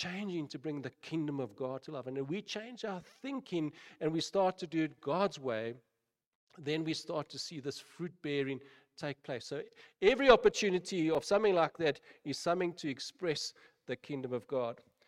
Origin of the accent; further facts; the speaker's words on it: South Africa; I said, no, I'm from South Africa.